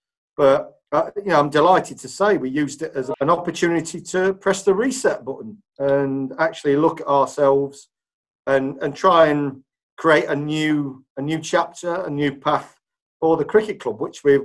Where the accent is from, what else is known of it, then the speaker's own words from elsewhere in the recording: Leicester, East Midlands, United Kingdom; People that know me will know that I was born and bred in Leicester. So this is my hometown.